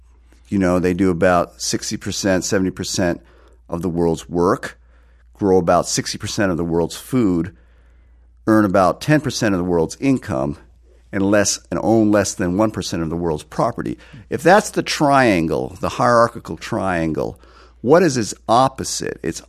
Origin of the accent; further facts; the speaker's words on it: Massachusetts, United States; growing up, facing both a lot of racist harassment and violence, being Asian American in a predominantly white community in New England, in Western Massachusetts.